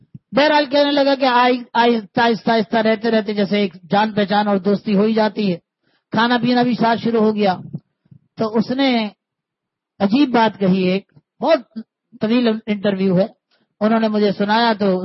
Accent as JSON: {"language": "Urdu", "country": "Pakistan", "said": "پہلے میں مسلمان ہوں پھر میں پاکستانی ہوں، بس پورا پاکستان میرا ہے."}